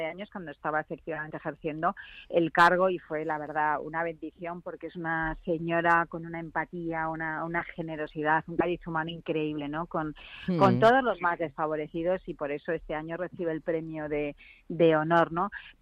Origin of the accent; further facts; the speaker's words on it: Spain; soy muy monárquica, soy muy española